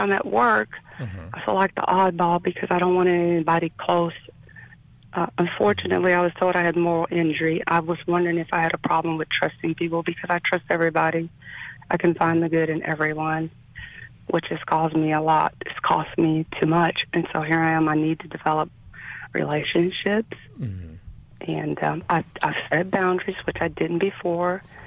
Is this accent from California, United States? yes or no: no; Cincinnati, Ohio, United States; moved away as an adult; I'm from Cincinnati, Ohio, and I left home for a better life by joining the military.